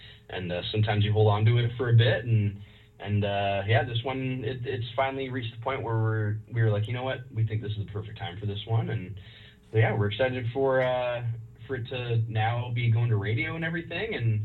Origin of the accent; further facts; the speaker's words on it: Surrey, British Columbia, Canada; Born and raised in Surrey, but I live in Langley